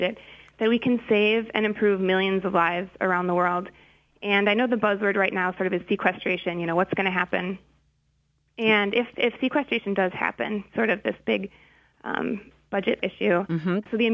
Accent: Kalamazoo, Michigan, United States; now in Ann Arbor, United States; hopefully Representative Upton from my hometown of Kalamazoo, and Representative Dingell from Ann Arbor, where I live now.

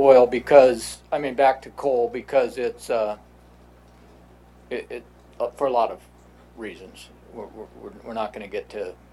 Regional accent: Kenai, Alaska, United States; You know, I grew up in Kenai when that was all happening.

